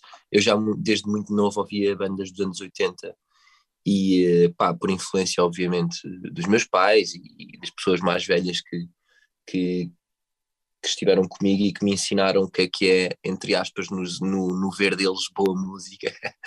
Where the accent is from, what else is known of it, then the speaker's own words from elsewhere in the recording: Lisbon, Portugal; Porque eu sou aqui de Lisboa e pronto